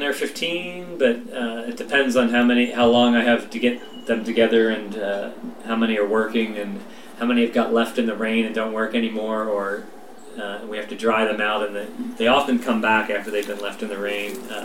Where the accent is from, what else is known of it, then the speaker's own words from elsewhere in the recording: Baltimore, Maryland, United States; I grew up listening to in Baltimore or outside of Baltimore, listening to WFBR and listening to Baltimore Oriole games at night.